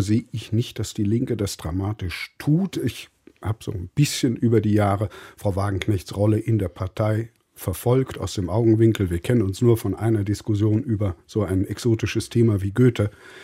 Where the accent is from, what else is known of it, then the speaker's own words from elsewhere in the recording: East Germany, Germany; Ich bin in der DDR groß geworden. Die entscheidenden Jahre meines Lebens haben nach 1989 stattgefunden.